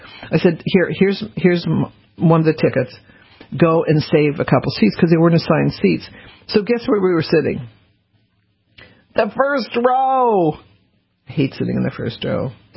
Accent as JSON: {"language": "English", "region": "the South", "country": "United States", "tie": "born or raised there", "said": "I mean, I grew up in the South. I went to school in the South"}